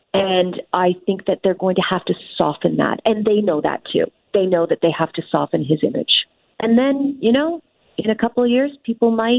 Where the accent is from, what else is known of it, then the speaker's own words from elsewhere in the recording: Quebec, Canada; And I grew up in Quebec.